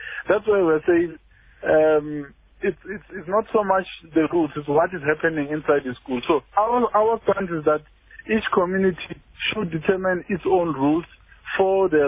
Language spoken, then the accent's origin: English; South Africa; Because as much as we are all South African, we have cultural differences, we have traditional things that we want to do.